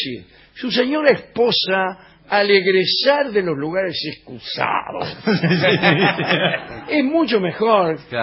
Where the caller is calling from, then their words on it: Córdoba, Argentina; de Córdoba.